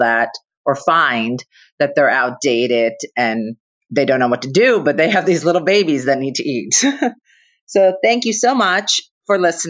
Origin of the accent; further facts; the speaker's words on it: New Jersey, United States; I'm from New Jersey.